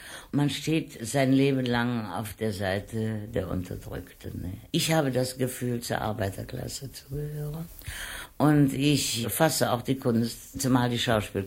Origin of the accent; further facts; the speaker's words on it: Cologne, North Rhine-Westphalia, Germany; ich würde meine Heimatstadt in den Schmutz ziehen, als wenn es in Köln keine Gangster gäbe